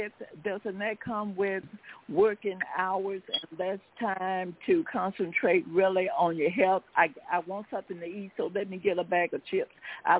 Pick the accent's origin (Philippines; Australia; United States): United States; Because we are American people, they wanted to change the old ways of how we were raised